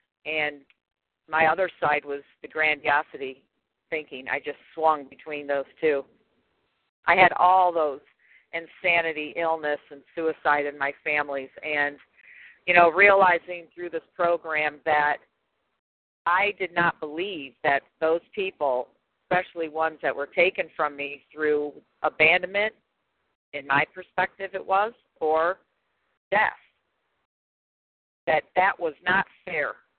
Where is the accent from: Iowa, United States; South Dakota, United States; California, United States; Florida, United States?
Florida, United States; I'm compulsive overeater from Florida.